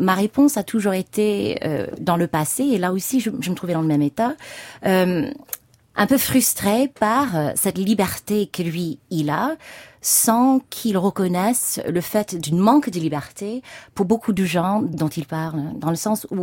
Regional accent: United States; French is a second language; je pense qu'en tant qu'Américain

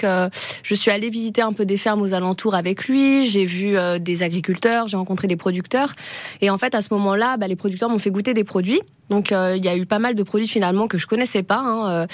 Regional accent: Le Moncel, Auvergne-Rhône-Alpes, France; now in Les Marches, France; Moi, j'ai grandi au Moncel, donc en Savoie.

